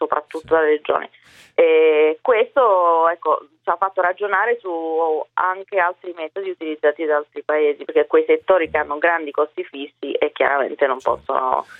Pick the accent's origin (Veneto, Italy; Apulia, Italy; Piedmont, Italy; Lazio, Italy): Piedmont, Italy; poi vengo da Piemonte